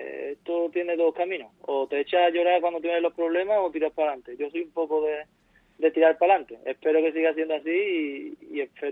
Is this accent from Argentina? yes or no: no; Colombia; now in Spain; Yo una vez que me vine de Colombia tenía claro que quería empezar a entrenar aquí como primer entrenador